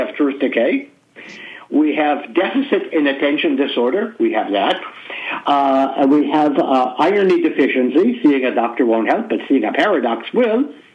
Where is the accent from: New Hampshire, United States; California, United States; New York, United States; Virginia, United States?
New York, United States; I'm from New York, and my religion as a kid was baseball.